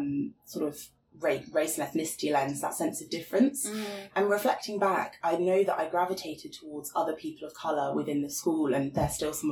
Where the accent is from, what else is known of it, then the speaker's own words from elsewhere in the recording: South West England, United Kingdom; So I grew up just outside of Bath and went to a quite small private primary school in a little town. I then moved sort of into another village outside of Bath, still very rural, very countryside area, and then went to the local secondary school.